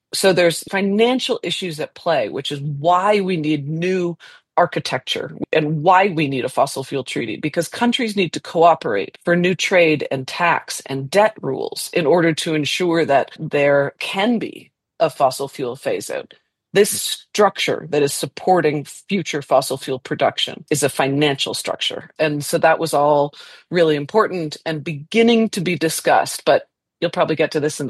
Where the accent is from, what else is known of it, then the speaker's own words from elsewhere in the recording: Canada; I'm Canadian.